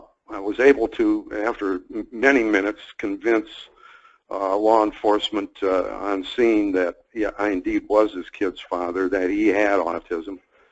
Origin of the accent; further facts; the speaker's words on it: Detroit, Michigan, United States; by that time I had written for my hometown Detroit News and for other publications